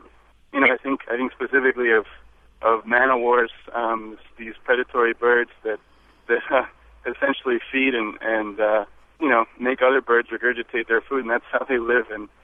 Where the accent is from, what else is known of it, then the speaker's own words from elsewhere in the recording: Guatemala; now in United States; I was born and raised in Guatemala of U.S. citizen parents, and spent my early life on the South Pacific coast with no electricity, no running water